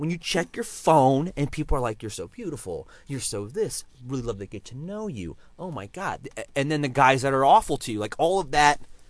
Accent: San Diego, California, United States; now in New York, United States; I'm from New York. Oh, New York. Well, no, I'm from San Diego originally.

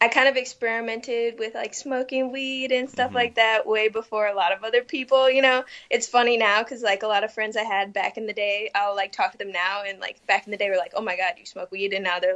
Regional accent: St. Louis, Missouri, United States; I'm from St. Louis.

